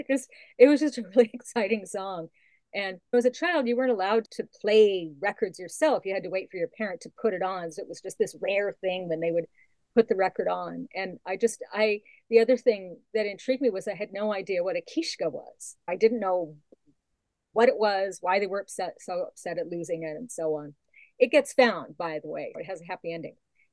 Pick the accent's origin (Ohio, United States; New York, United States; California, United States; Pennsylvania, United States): California, United States; also born or lived in Seattle; And this would mostly be in California until we moved up to Seattle, which at that time, that was the 60s